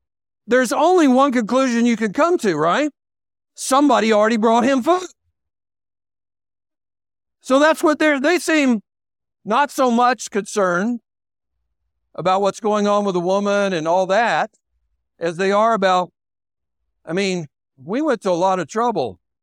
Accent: the South, United States; I like soul food. I'm from the South.

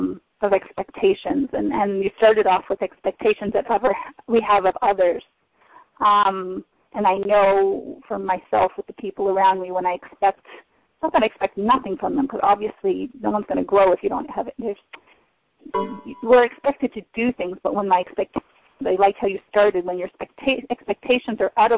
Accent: Canada; I remember I come from Canada, so I come from a semi-socialist system.

